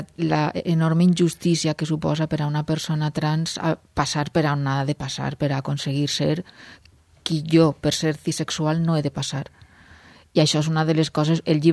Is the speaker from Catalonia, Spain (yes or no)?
no; Massamagrell, Valencian Community, Spain; al meu poble, a Massamagrell